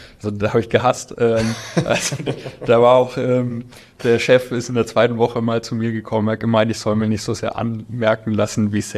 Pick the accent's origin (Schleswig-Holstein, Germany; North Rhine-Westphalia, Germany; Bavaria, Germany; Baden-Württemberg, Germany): Bavaria, Germany; born there; ich bin gebürtiger Unterfranke